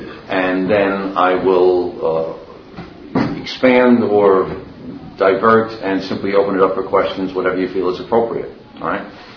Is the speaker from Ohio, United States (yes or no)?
no; New York, United States; I'm a fellow from New York who runs an organization which is called All Roads Ministry.